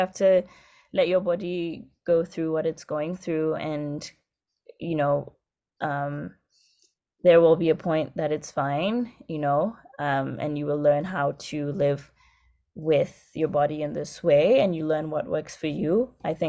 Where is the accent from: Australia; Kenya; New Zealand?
Kenya; Coast; growing up in Kenya, the coast, we have the Indian Ocean and there's a reef, so all of the waves are broken.